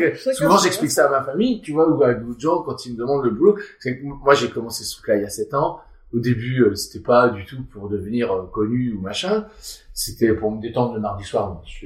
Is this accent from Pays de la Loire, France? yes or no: yes; Nantes, Pays de la Loire, France; c'est du café-théâtre dans une ville qui s'appelle Nantes. C'est là d'où je viens